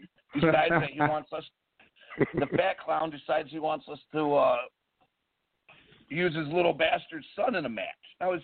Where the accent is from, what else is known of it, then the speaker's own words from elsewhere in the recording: Rochester, United States; So, I'm from Rochester, and they used to do the TV tapings back in, like, the 80s, Ring Boy time.